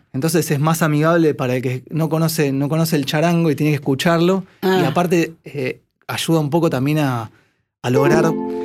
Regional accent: Buenos Aires, Argentina; soy un porteño. Se me nota en la cara, sí. Se me nota en la forma de hablar

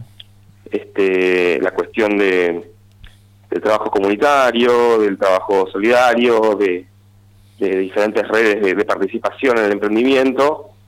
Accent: Gualeguaychú, Entre Ríos, Argentina; now in La Plata, Argentina; Nosotros somos de Gualeguaychú, pero vinimos a vivir a La Plata hace bastante tiempo

